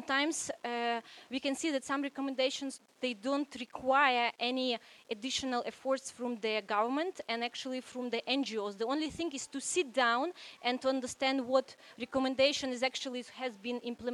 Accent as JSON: {"language": "English", "country": "Ukraine", "said": "So yes, I'm from Ukraine"}